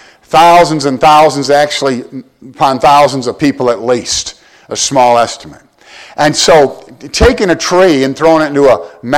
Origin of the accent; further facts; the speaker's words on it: Michigan, United States; I'm from Michigan, but I learned that song down south